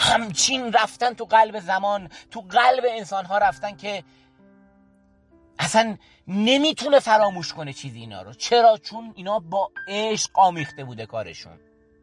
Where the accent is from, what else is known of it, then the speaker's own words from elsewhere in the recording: Garmsar, Semnan, Iran; خودم بچه گرمسار هستم